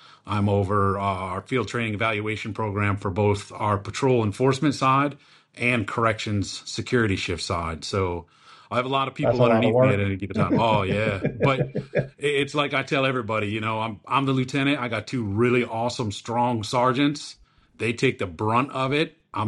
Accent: Michigan, United States; It's like I said, I'm originally from Michigan. I moved down here and I was like, man, these people are wild.

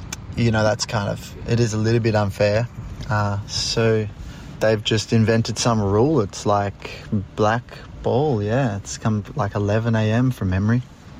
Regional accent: Australia; I'm from Australia. I don't know this rule.

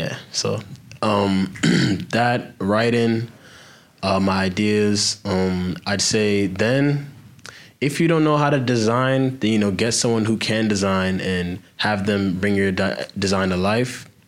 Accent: Maryland, United States; now in South Carolina, United States; Even though I'm from Maryland, I don't know about South Carolina

